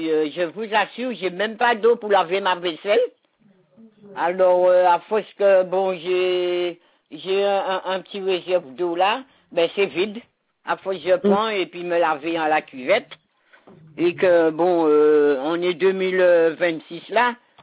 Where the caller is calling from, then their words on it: Petit Pérou, Guadeloupe; On est de Petit Pérou.